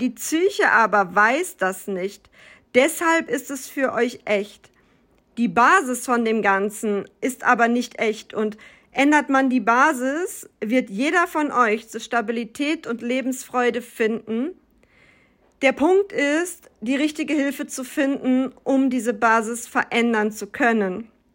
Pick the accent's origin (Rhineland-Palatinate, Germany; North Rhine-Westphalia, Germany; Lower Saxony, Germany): North Rhine-Westphalia, Germany; born there; Ich bin 1988 in NRW geboren und lebe heute zwischen Rosenheim und dem Chiemsee.